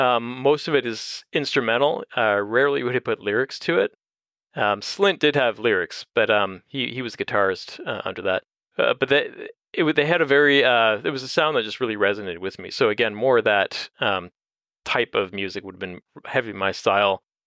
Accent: Windsor, Ontario, Canada; because I grew up in Windsor. So, I mean, we had a lot of Detroit radio

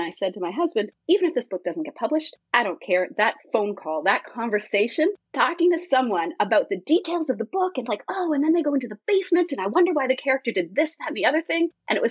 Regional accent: Canada; I'm Canadian

